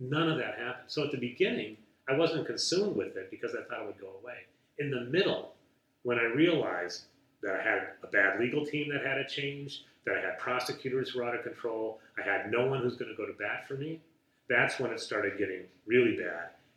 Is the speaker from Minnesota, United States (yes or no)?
yes; St. Anthony, Minnesota, United States; I grew up in St. Anthony Village, went to the University of Minnesota. I'm a lifetime Minnesota resident. Everyone who's known me, and us Minnesotans, we never move away.